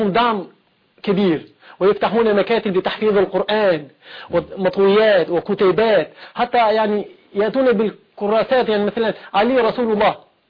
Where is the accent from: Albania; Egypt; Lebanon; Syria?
Albania; Peshkopi, Dibër County; Arabic is a second language; حتى للاسف الشديد في مدينتي بشكوبية